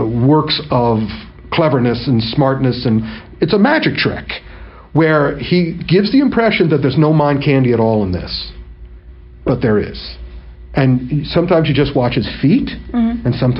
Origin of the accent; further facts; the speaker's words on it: United States; But as an American who's not a Chinese, who didn't grow up in China or Hong Kong